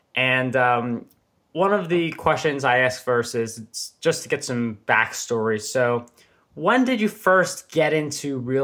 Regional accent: New York, United States; like I'm a New Yorker

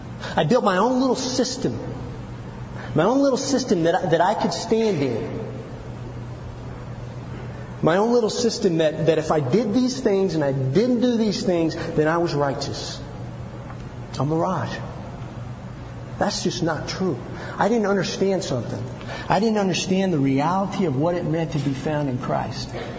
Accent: the South, United States; I grew up in the South. And I grew up in a good family.

